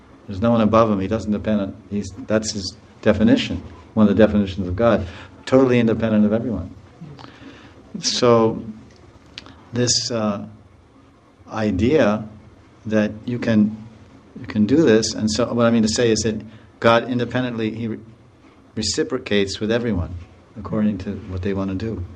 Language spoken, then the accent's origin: English; United States; Because I'm from America, and maybe you don't know, but no one's satisfied there.